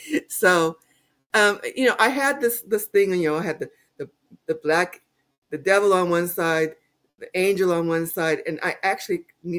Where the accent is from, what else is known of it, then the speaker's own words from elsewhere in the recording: North Carolina, United States; also born or lived in California; I'm from North Carolina and was born there, but lived in California, Northern California, most of my life, pretty much all of my life, right?